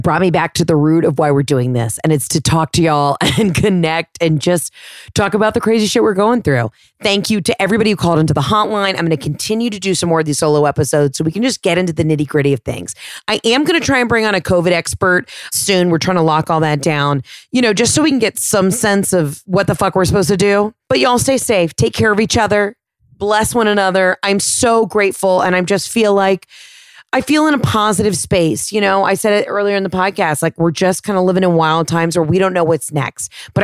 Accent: Texas, United States; Hey, guess what? I am actually from Texas.

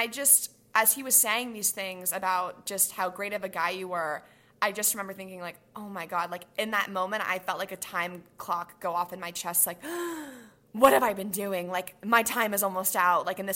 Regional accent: California, United States; I'm from the Bay.

